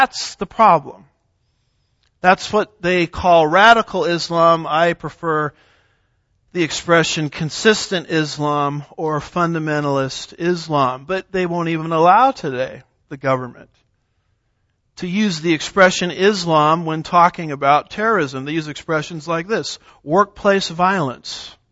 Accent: California, United States; My home state of California, Dianne Feinstein made this statement.

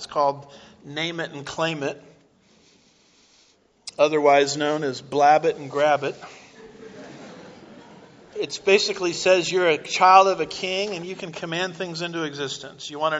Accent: United States; I'm an American. We're very impatient.

